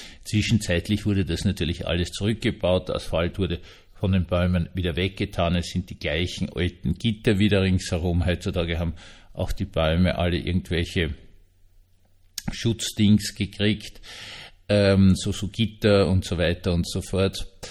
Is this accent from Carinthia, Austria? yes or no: no; Vienna, Austria; Denn das weiß ich als Wiener